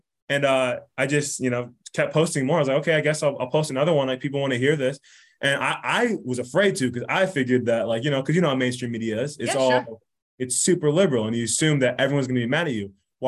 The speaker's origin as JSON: {"language": "English", "region": "Michigan", "country": "United States", "lives_now": "Texas, United States", "said": "I forgot, we're in Texas, but we're from Michigan."}